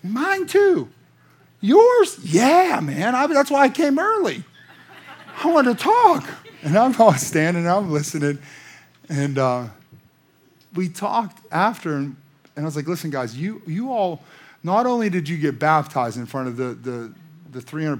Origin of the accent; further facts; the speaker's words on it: McKeesport, Pennsylvania, United States; Listen, I'm from McKeesport, White Oak. You can take the boy out of McKeesport, but you can't take the McKeesport out of the boy, okay?